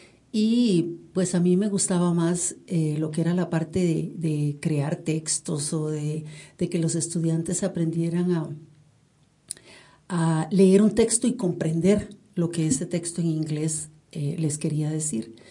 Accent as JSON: {"language": "Spanish", "town": "Aguacaliente", "region": "Cartago", "country": "Costa Rica", "tie": "born or raised there", "said": "estuve en la escuela de mi pueblo, Aguacaliente, la escuela Juan Vázquez de Coronado. Ahí saqué mi sexto grado."}